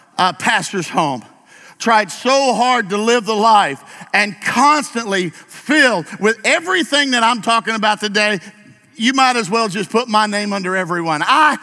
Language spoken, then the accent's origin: English; Granby, Missouri, United States; Well, Lord, I'm from Granby, Missouri. Probably 90, 80% of my class never went to college, never gonna amount to a whole lot.